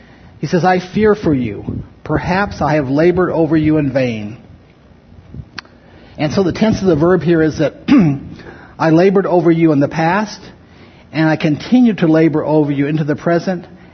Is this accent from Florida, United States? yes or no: yes; Miami, Florida, United States; I grew up in Miami, Florida, so a lot of Jewish kids I went to school